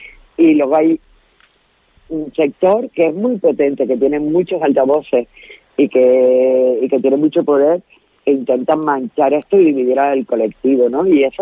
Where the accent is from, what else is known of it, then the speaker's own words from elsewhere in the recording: Canary Islands, Spain; Yo soy canaria